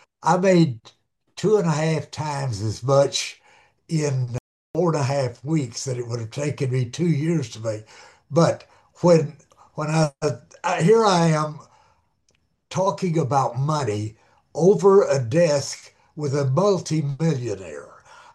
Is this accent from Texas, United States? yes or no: yes; Dallas, Texas, United States; I'm from Dallas, Texas.